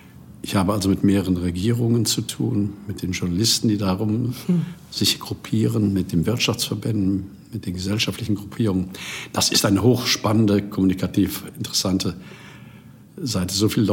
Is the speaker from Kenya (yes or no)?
no; Rhineland, Germany; born there; now in Berlin, Germany; Ich bin gebürtiger Rheinländer und von der Mentalität bin ich bis heute. Ich sage immer, das ist meine Heimat, auch wenn ich jetzt hier in Berlin zu Hause bin.